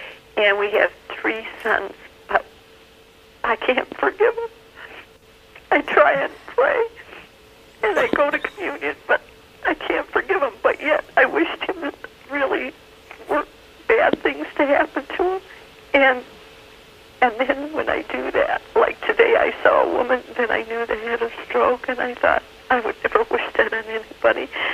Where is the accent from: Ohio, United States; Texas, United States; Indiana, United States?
Ohio, United States; Ohio, Mother.